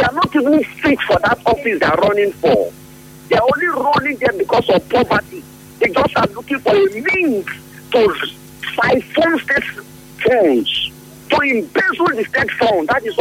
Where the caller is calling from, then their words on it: Port Harcourt, Rivers, Nigeria; Mr. Zion, I'm calling from Port Harcourt.